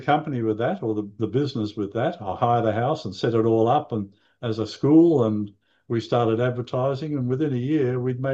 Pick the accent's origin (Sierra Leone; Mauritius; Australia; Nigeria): Australia; I left there when I was five, so I'm really an Australian.